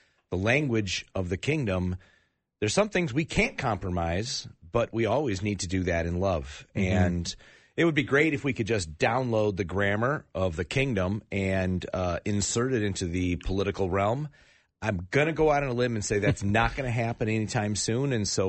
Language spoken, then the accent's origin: English; United States; We live in America, and as an American, I work hard to try to be proud of being an American.